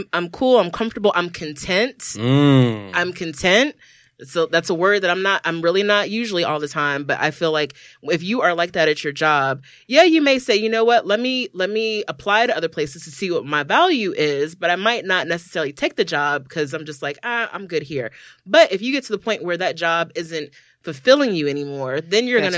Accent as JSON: {"language": "English", "region": "Maryland", "country": "United States", "tie": "born or raised there", "said": "I'm a Montgomery County. I grew up in Montgomery County."}